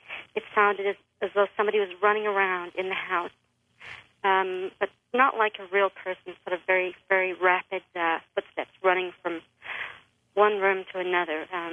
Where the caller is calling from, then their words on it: Arizona, United States; I'm calling from Arizona.